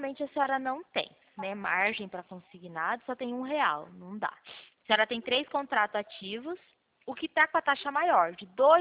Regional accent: Pirassununga, São Paulo, Brazil; eu sou de Pirassununga.

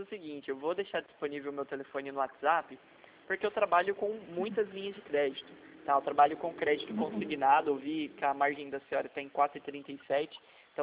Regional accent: São Paulo, Brazil; Eu sou do interior de São Paulo, do Vale do Paraíba.

